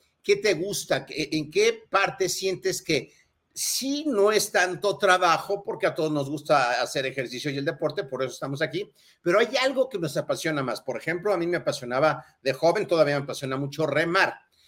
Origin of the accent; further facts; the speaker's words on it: Mexico City, Mexico; Yo soy de la Ciudad de México